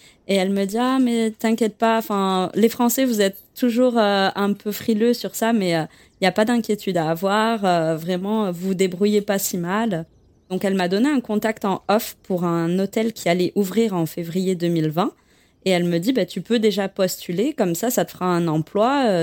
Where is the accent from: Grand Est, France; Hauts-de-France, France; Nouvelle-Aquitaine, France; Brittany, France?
Nouvelle-Aquitaine, France; Bordeaux; je suis originaire de Bordeaux, dans le sud de la France. C'est connu pour le vin